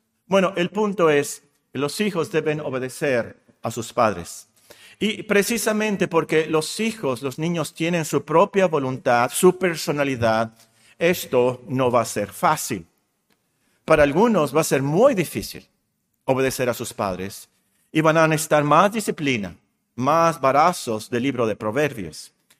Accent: Mexico; Yo no soy japonés, soy mexicano.

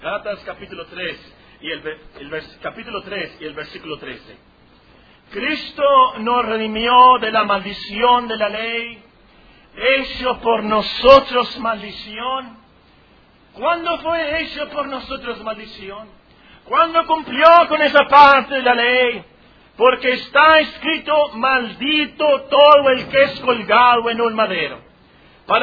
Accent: Mexico; nosotros somos mexicanos del año 2008. De hecho, somos gentiles porque no somos judíos.

